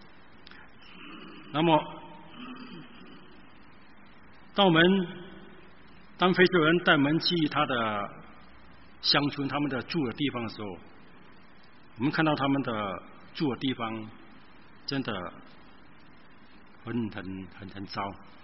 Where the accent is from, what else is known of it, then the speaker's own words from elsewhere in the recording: Singapore; 可见我们新加坡人真的身在福中不知福